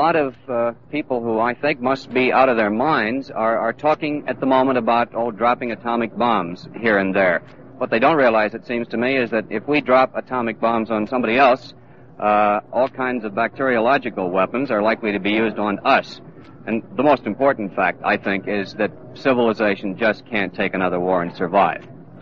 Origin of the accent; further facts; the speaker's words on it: Iowa, United States; This ought to be of a special interest in the Middle West. I'm from Iowa, and the next book is to be about Iowa.